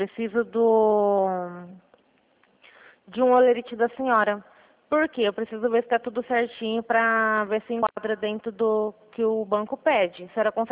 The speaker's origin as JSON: {"language": "Portuguese", "town": "Araçatuba", "region": "São Paulo", "country": "Brazil", "said": "eu sou aqui do interior de São Paulo, aqui de Araçatuba."}